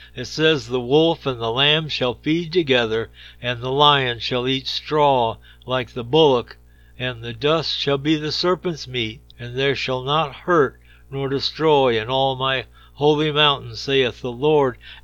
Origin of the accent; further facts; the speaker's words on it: Detroit, Michigan, United States; You know, as a youngster growing up in Detroit, we had a place that was nearby called Dearborn, Michigan